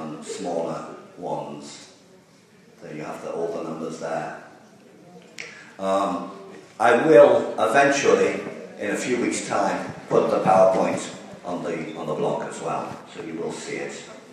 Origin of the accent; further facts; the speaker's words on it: England, United Kingdom; born there; Of course, my great-grandparents were Irish. I was born in England.